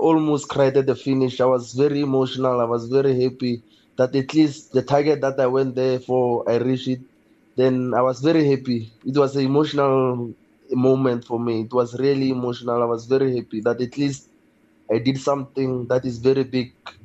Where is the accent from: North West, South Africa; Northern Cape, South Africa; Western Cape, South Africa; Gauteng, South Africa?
Northern Cape, South Africa; Kuruman; Yeah, I'm from Kuruman in the village called Khanwane Madula Ranch in the Northern Cape.